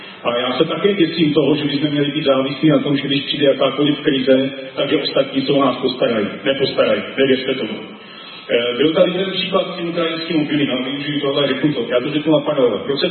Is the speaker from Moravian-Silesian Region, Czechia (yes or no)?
no; Drásov, South Moravian Region, Czechia; A měl jsem jako vzorový transformační projekt z mé rodné dědiny